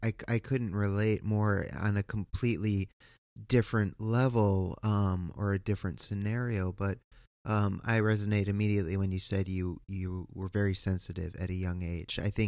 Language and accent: English; East Coast, United States; I am from the East Coast